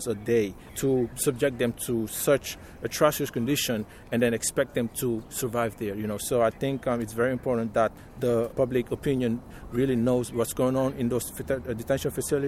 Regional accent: Senegal; I'm from Senegal and my family, my father's family actually, is very powerful, and they are fighting against the government.

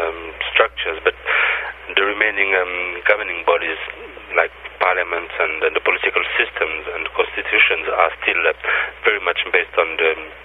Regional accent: New Caledonia; now in Fiji; I'm originally from Kanaki, New Caledonia, which is another part of the Pacific region, and I've been posted in Fiji for nearly 3 years now

